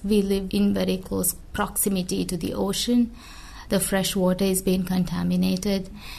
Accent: Maldives; I'm from the Maldives, off the coast of India, very low-lying islands.

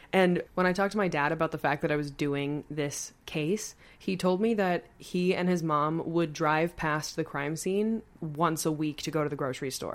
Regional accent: Long Island, New York, United States; For those of you who don't know, I am from Long Island. I grew up on Long Island. I, like, you know, very much still call it home.

